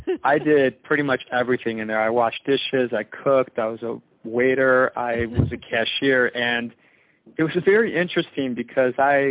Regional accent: Chicago, Illinois, United States; basically, I'm from the Chicago area, and I've been here my entire life, so I'm a Midwest kid.

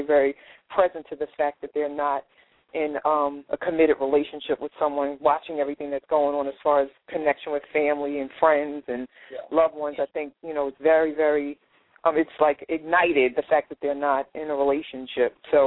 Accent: Queens, New York, United States; I'm from Queens.

